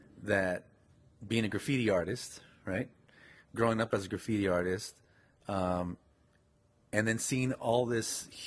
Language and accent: English; United States; even though I'm an American